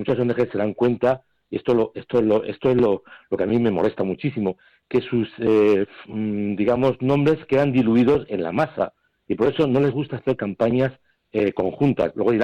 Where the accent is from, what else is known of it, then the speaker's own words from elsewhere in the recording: Spain; Yo dije: soy español.